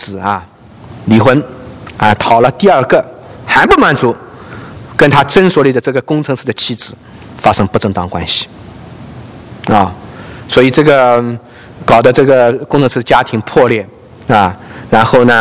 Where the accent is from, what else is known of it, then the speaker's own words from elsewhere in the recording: China; now in United States; 这个我们从大陆来，在这个美国能够开业